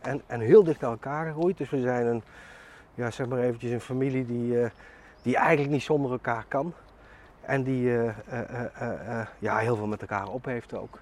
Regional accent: North Brabant, Netherlands; Ik ben graag in Brabant, ik voel me ook een echte Brabander en het past gewoon goed bij mij.

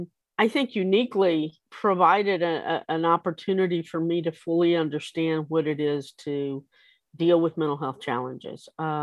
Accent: Mexico; English is a second language; moved away as an adult; now in United States; So I grew up in Mexico. So I was 19 years old before I came to the United States.

